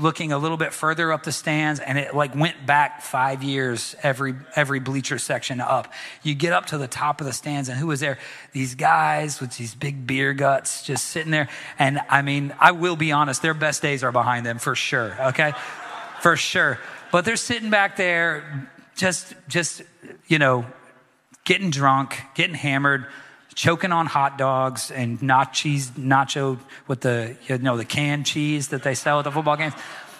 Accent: the South, United States; I grew up in the South, and football was a really big deal in the South.

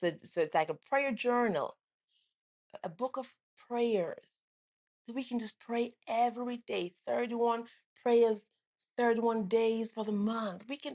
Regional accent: Jamaica; now in United States; I came here from Jamaica with just a high school diploma. That's all I had. No college education.

